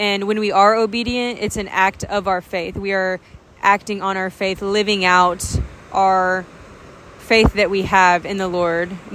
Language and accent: English; Oklahoma, United States; If you don't know me, I am from Oklahoma, but I'm currently on a little road trip.